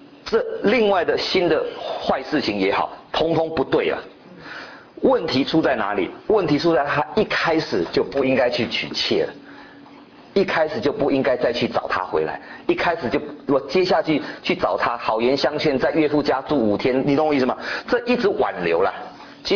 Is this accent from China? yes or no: yes; China; 这就是我们中国人常常讲的哈